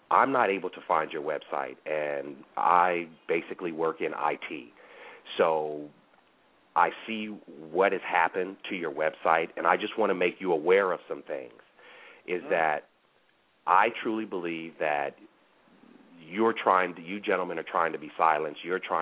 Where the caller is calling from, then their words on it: Los Angeles, California, United States; No, I'm actually calling from the West Coast, Los Angeles.